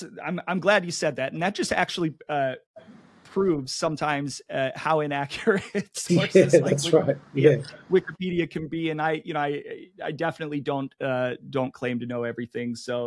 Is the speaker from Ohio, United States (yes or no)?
yes; Ohio, United States; I'm a Midwest guy. I'm from Ohio. I'm not from Cincinnati per se. I'm a little more towards Cleveland. Love my Cleveland teams. That's in the northern part of Ohio